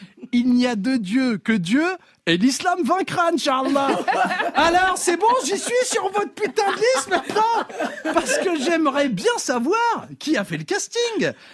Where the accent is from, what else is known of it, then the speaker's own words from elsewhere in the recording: Vichy, Auvergne-Rhône-Alpes, France; born there; Ouais, je suis né à Vichy.